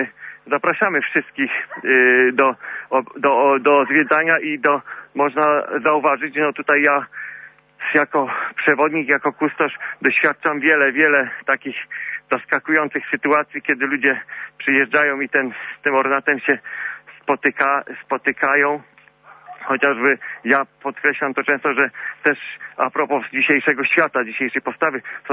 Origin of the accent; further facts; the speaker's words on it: Lisków, Greater Poland Voivodeship, Poland; bo ja też z Liskowa pochodzę